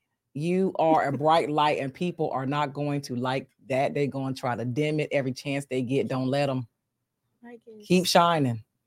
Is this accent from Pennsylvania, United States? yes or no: yes; Bristol, Pennsylvania, United States; They came from my hometown, yeah. Bristol, Pennsylvania, outside of Philadelphia.